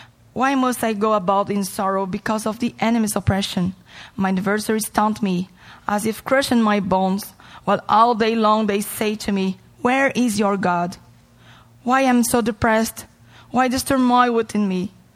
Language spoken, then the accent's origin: English; Brazil; English is a second language; moved away; We came from Brazil to pursue a better life, obviously. Brazil is with a really troubled now, and we really are with broken hearts with that.